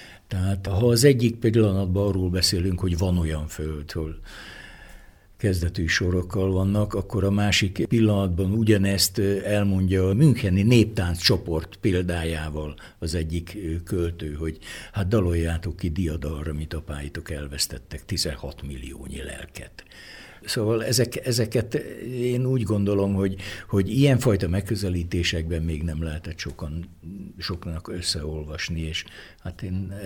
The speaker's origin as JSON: {"language": "Hungarian", "country": "Hungary", "said": "mert mi magyarok vagyunk, ezt ne szégyeljük soha kimondani"}